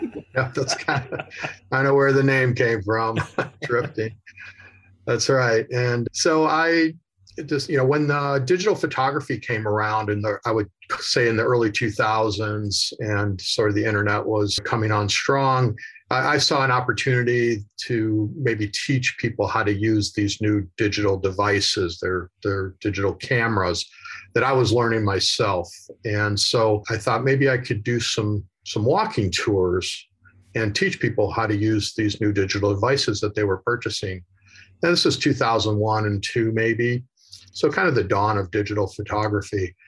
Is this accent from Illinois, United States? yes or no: yes; Chicago, Illinois, United States; I'm originally from Chicago, and I started traveling quite a bit when I was fairly young in high school.